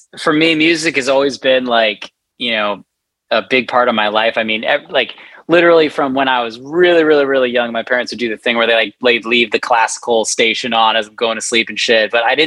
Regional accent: College Park, Maryland, United States; also born or lived in Washington, D.C.; Yeah, so I was born in Washington, D.C., but I spent most of my life growing up right outside in College Park, Maryland.

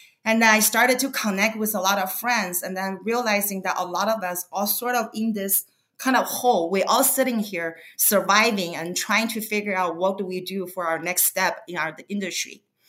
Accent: California, United States; now in Los Angeles, United States; I grew up in the Bay Area. I always come to LA, but I haven't, this is the first time I permanently live here.

